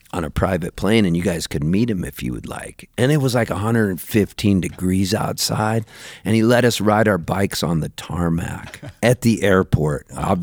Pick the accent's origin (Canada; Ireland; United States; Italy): Canada; Halifax, Nova Scotia; born there; I was born in Halifax, Nova Scotia, Canada.